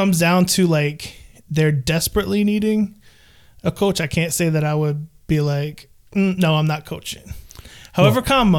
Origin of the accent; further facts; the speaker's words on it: Pennsylvania, United States; Did you grow up there? No. Well, where'd you grow up? Pennsylvania.